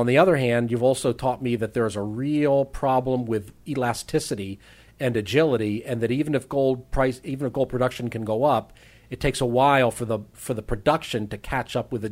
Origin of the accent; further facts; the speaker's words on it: Pennsylvania, United States; Philadelphia, where, I grew up near Philadelphia.